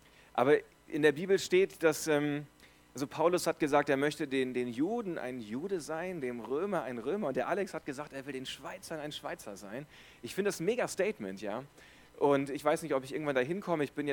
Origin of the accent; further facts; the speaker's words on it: Germany; now in Buchs, Switzerland; ich bin verheiratet, habe zwei Kinder, komme aus Buchs und ich bin Deutscher. Mir fällt das mit dem Hochdeutschreden jetzt also nicht so schwer. Es ist für mich Standard, ja. Das mit dem Schweizerdeutschreden würde mir schon etwas schwieriger fallen.